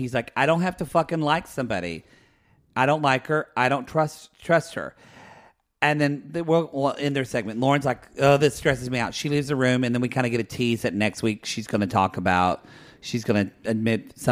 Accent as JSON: {"language": "English", "region": "Oklahoma", "country": "United States", "tie": "born or raised there", "said": "Y'all, we're in my home state of Oklahoma, in Oklahoma City."}